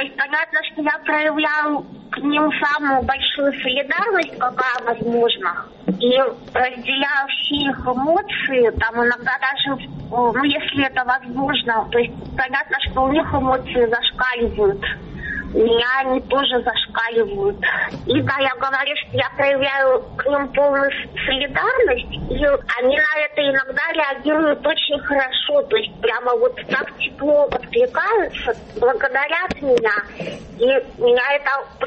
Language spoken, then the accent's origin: Russian; Russia; что я человек из России